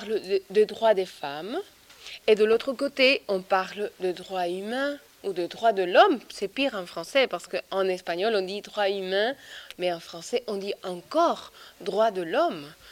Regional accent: Peru; moved away as an adult; now in Colombia; moi, je suis partie du Pérou et je suis allée travailler en Colombie

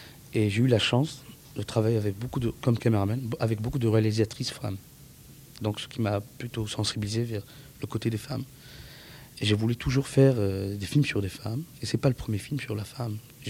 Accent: Morocco; born there; je suis né au Maroc, donc ça m'a permis d'avoir ces sensibilités culturelles dans la musique

